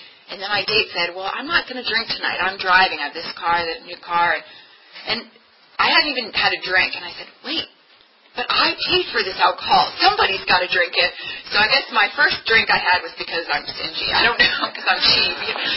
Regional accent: Bethesda, Maryland, United States; I grew up in Bethesda, Maryland, so not that far away, but close, you know, outside of Washington, D.C., and it was a nice neighborhood.

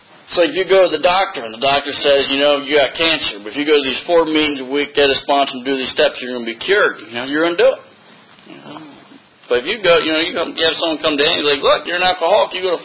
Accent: New Jersey, United States; You know, 'cause I grew up in Jersey and you go to New York City

